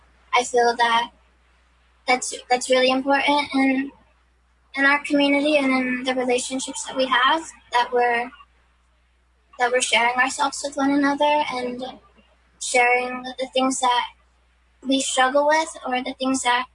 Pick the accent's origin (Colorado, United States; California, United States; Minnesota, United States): California, United States; National City; I'm 17 years old. I'm from National City in South and Central San Diego.